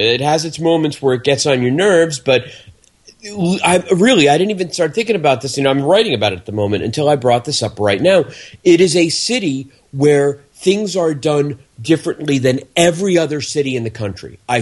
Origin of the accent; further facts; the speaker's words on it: Miami, Florida, United States; I grew up in Miami. Miami. Mm-hmm. Where Cuban exiles planted a flag and essentially took it over.